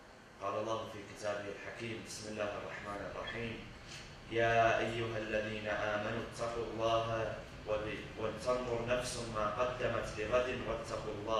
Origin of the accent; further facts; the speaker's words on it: United States; Growing up in the United States post 9/11, especially growing up at a young age, and I speak from personal experience, it was a time which, for many people